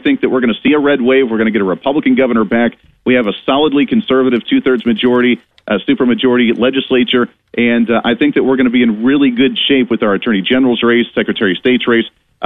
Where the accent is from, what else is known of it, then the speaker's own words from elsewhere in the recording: Colorado, United States; now in Wichita, United States; I came from Colorado.